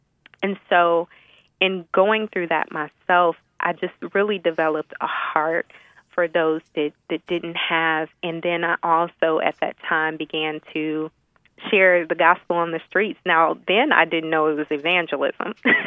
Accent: Detroit, Michigan, United States; I began to feel His guiding from my hometown of Detroit after I had graduated undergrad in Nashville and went back home to Detroit

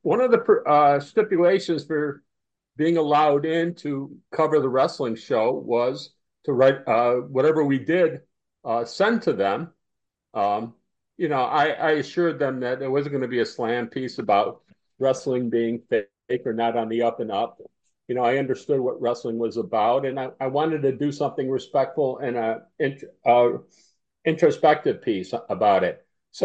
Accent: North Tonawanda, New York, United States; I grew up in Western New York in a city called North Tonawanda, which is between Buffalo, which is between Buffalo and Niagara Falls.

